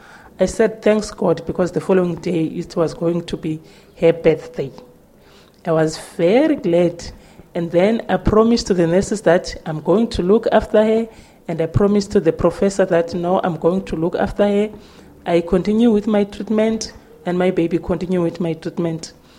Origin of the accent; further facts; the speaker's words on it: Lady Frere, Eastern Cape, South Africa; I'm 33 years old. I'm from Transkei in Lady Fred District.